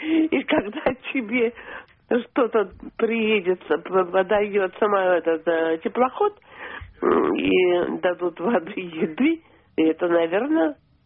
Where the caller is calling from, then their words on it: Saint Petersburg, Russia; я из Санкт-Петербурга.